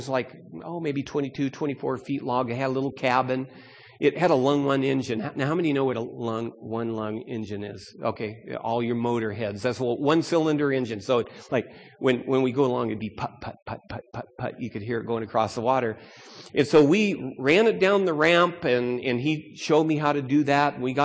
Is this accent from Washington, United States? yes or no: yes; Seattle, Washington, United States; Now, I'm from Seattle area, and up north there's a few different islands